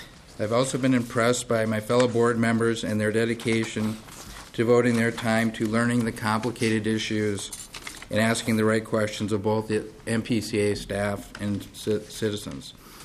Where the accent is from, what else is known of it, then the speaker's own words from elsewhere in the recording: Duluth, Minnesota, United States; I was born and raised in Duluth.